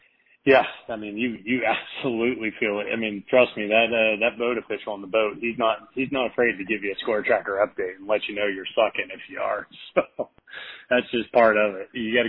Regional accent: California, United States; And I learned a lot growing up in Northern California

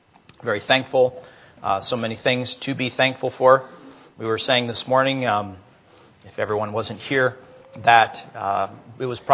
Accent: Wichita, Kansas, United States; born there; And I was born in Wichita many years later.

